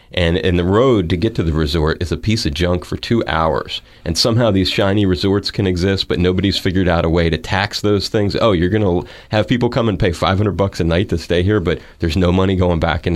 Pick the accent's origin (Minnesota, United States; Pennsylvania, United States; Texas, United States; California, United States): Pennsylvania, United States; Philadelphia; the worst school that I would see growing up in the Philly area looks like a palace compared to the best schools here that aren't private.